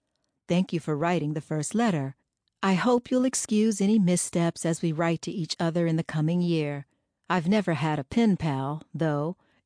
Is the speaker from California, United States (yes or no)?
yes; California, United States; I was born and raised in California. Have you ever been there?